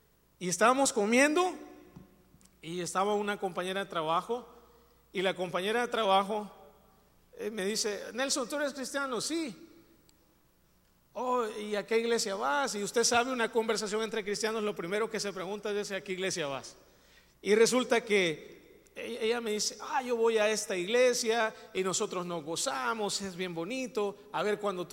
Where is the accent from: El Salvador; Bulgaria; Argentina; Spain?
El Salvador; ¿Y tú de dónde eres? Ah, pues yo soy del Salvador.